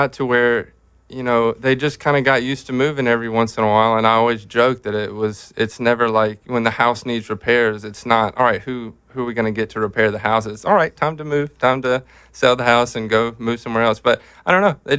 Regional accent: Mississippi, United States; also born or lived in North Carolina; childhood in Mississippi, and then I would say I'm kind of from North Carolina just because we lived there for 10 years

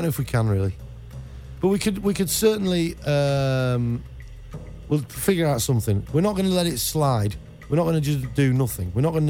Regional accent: England, United Kingdom; And it's Full English Breakfast is the name of the show, because we're all English here and we sit down and talk about rubbish. Mostly English rubbish.

